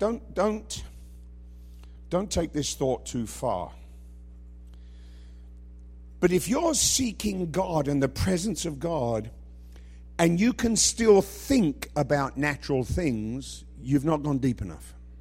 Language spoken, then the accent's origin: English; England, United Kingdom; And sorry, I just think that's funny, but I'm English, so what can I tell you?